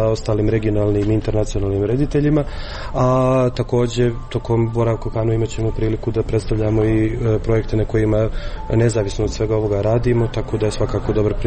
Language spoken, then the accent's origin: Serbian; Montenegro; Projekat je posebno za mene koji dolazim iz Crne Gore veoma bitan